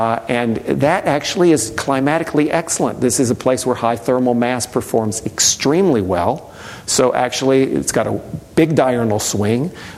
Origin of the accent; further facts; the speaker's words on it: Texas, United States; And I grew up near Houston, so it's been a real privilege to go back.